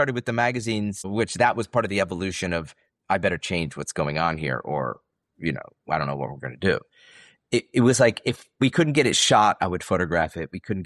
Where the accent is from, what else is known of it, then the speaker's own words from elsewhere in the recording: Rochester, New York, United States; growing up in Rochester, Bausch & Lomb, Kodak, everything starts imploding.